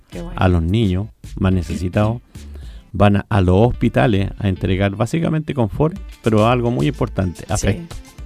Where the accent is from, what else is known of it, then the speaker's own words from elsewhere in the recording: Curacaví, Santiago Metropolitan Region, Chile; Bueno, principalmente a Curacaí, mi tierra, yo soy nacido y criado acá